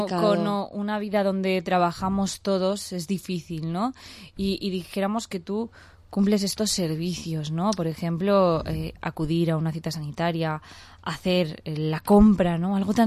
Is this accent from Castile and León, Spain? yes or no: no; Les Alqueries, Valencian Community, Spain; que yo soy de Les Alquerías